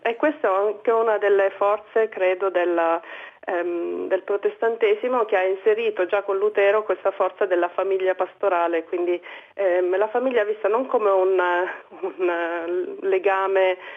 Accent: Sicily, Italy; sono siciliana

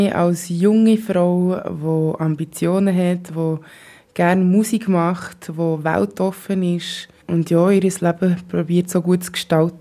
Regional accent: Switzerland; accent: Swiss German; first language Swiss German; Normalerweise schreibe ich auf Englisch. Und Englisch ist halt nicht meine Muttersprache und darum muss ich viel reflektieren oder manchmal mal ein Wort googeln und so. Das habe ich jetzt halt auf Deutsch nicht müssen, auf Schweizerdeutsch.

